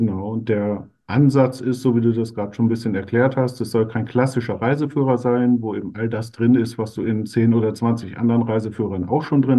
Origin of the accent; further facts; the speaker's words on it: Leer, Lower Saxony, Germany; Ich bin ja nur gebürtiger Leraner, meine Frau ist aus Aurich.